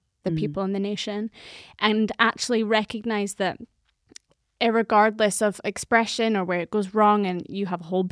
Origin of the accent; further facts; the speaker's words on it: Scotland, United Kingdom; also born or lived in Wales; I've grown up in the UK, in a, like, you know, born in Wales, raised in Scotland, parents are English. Have some Irish.